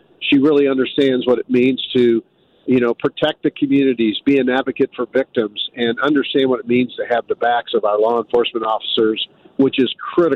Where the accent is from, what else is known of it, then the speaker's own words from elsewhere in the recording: St. Louis, Missouri, United States; I'm from North St. Louis there. So going from North St. Louis City to the governor's office is a humbling experience